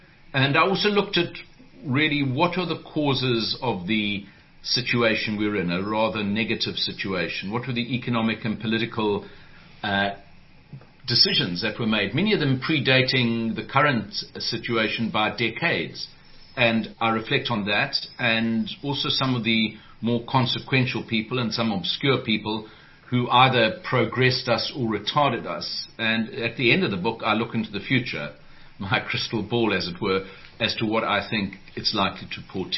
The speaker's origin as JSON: {"language": "English", "town": "Durban", "region": "KwaZulu-Natal", "country": "South Africa", "tie": "born or raised there", "said": "we grew up in Durban. I grew up in the 1960s and 70s there."}